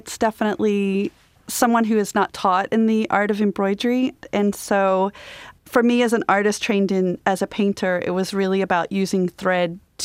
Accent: Australia; I thought back to this piece that I'd made as a kid growing up in Australia.

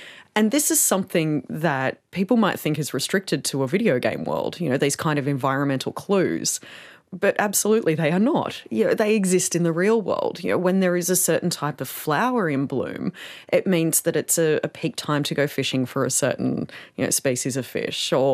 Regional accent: Australia; I'm an Aussie.

